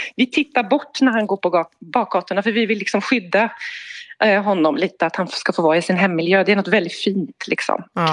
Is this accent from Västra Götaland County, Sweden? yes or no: yes; Gothenburg, Västra Götaland County, Sweden; Nummer två tycker jag är som göteborgare och hagabo.